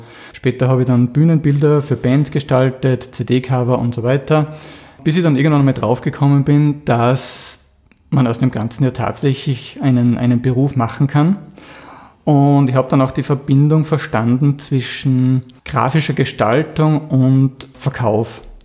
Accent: Krieglach, Styria, Austria; ich komme aus Krieglach im Mürztal.

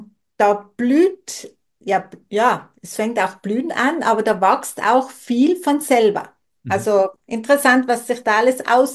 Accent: Tyrol, Austria; now in Kufstein, Austria; ich stamme ja ursprünglich aus dem Zillertal, da wo das ja ganz leicht auch einfach in den nächsten Wald rein. Und jetzt wohne ich auch, zwar in der Stadt, aber das ist ja für ich sage immer, das ist eine Stadt am Land, Kufstein.

